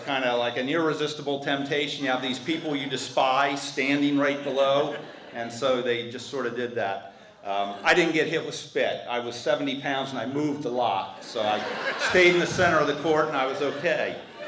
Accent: West Chester, Pennsylvania, United States; I was raised in Westchester, which is a really nice little town about 25 miles west of Philadelphia.

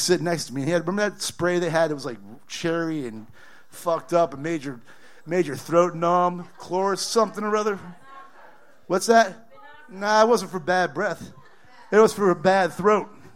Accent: Indiana, United States; I'm from Indiana originally

